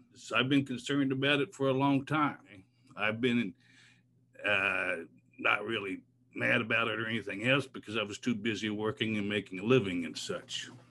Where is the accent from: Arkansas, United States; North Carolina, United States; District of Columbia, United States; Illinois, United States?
Arkansas, United States; Russellville; I'm from Russellville, Arkansas.